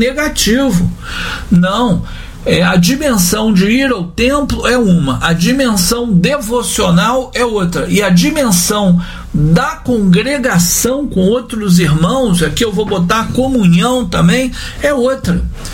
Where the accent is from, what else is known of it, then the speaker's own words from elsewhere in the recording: Rio de Janeiro, Brazil; Eu que sou de Copacabana, quando eu morava no Rio